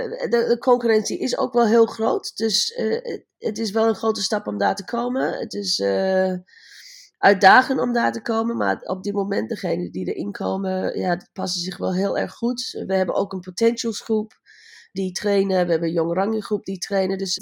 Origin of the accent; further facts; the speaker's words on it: Sydney, New South Wales, Australia; ik ben geboren in Sydney en daar opgegroeid.